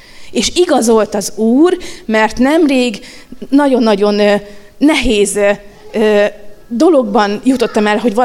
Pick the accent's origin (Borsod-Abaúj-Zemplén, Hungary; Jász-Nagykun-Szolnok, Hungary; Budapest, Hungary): Budapest, Hungary; hogy elhagytuk Budapestet, mert én ott születtem, ott nőttem fel, elmentünk egy erdőszélére lakni egy kis házba